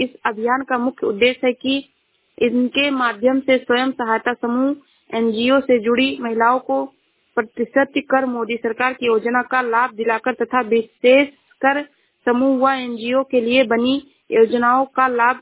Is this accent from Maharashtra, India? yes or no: no; Shravasti, Uttar Pradesh, India; मैं जिला श्रावस्ती से हूँ।